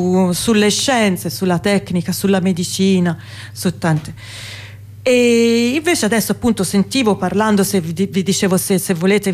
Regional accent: Rome, Lazio, Italy; sono cristiana anch'io, dico, vengo da Roma

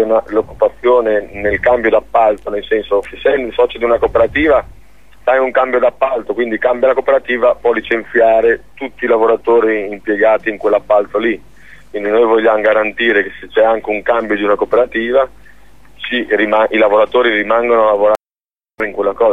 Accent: Bologna, Emilia-Romagna, Italy; io sono di Bologna, quindi posso parlare per Bologna

